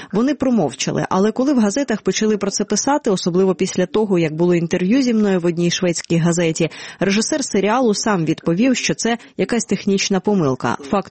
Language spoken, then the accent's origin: Ukrainian; Belarus; ми, білоруси, патріархальна нація, як і українці